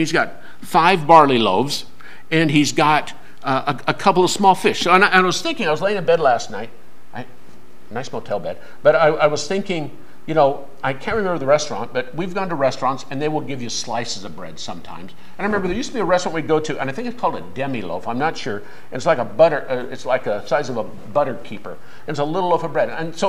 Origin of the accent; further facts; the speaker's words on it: Portland, Oregon, United States; I grew up in Portland, if I had to be a plumber in Portland